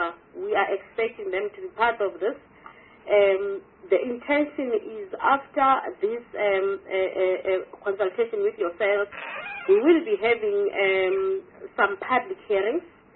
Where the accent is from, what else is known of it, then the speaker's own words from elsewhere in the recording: South Africa; we think that as a South African, it is important then to learn from yourself how do you communicate issues of climate change down to the person on the street